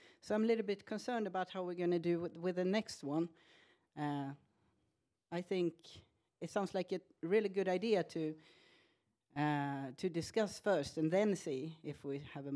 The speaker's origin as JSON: {"language": "English", "country": "Sweden", "said": "and I'm from Sweden"}